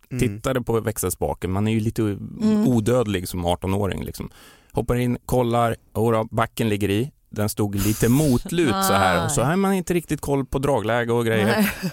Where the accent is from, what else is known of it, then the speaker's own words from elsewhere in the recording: Lindesberg, Örebro County, Sweden; Nej, jag är ju från Lindesberg från början.